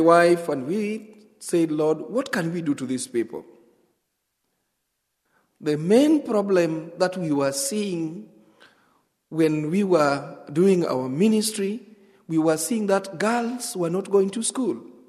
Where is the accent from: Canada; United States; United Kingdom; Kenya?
Kenya; first language Luo; English is a second language; It's a language of the learned people in Kenya. This is my third language. I have my mother tongue, which is Luo, and I have a national language, which is Swahili